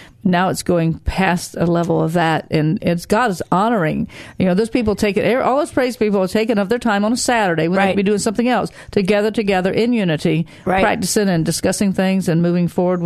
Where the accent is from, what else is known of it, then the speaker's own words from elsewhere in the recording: Tampa, Florida, United States; I come from Tampa. I'm singing it in the car all the way across the bridge, coming down the interstate